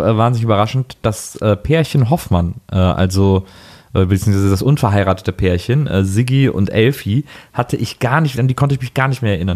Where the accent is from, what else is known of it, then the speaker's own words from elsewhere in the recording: Wesseling, North Rhine-Westphalia, Germany; ich bin in Wesseling aufgewachsen